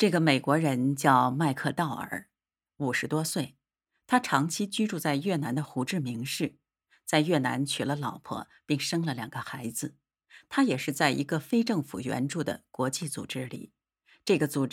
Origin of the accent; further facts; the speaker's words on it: Cambodia; 他们知道我们是柬埔寨人